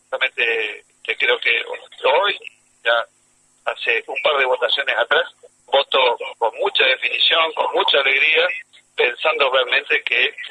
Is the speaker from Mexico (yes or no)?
no; Argentina